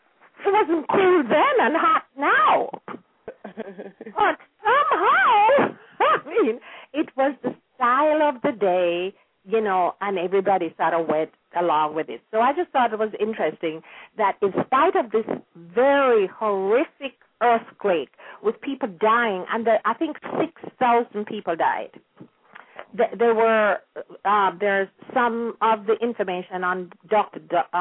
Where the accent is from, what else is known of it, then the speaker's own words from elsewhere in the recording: Kingston, Jamaica; But I remember my aunts, when they used to go to parties in Kingston, you know, because I was raised in Kingston